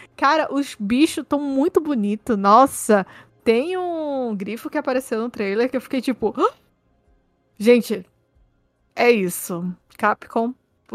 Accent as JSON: {"language": "Portuguese", "country": "Brazil", "said": "Eu sou brasileira."}